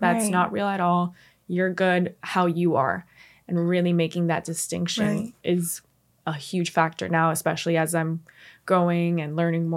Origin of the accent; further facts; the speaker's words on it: Miami, Florida, United States; So I am born and raised in Miami, Florida.